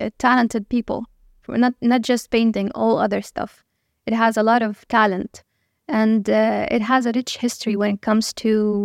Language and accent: English; Suweida, As-Suwayda Governorate, Syria; English is a second language; my home in my home country, which is a city called Suweida